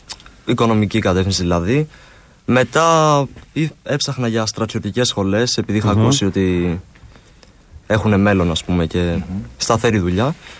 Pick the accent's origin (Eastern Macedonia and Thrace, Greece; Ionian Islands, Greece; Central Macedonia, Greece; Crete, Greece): Crete, Greece; Sitia; Εγώ είμαι από. Έχω καταγωγή από Κρήτη.